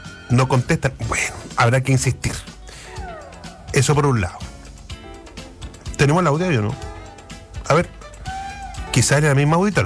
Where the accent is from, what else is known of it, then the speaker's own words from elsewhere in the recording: Magallanes and Chilean Antarctica, Chile; Yo sé que soy magallánica, con marido victoriense.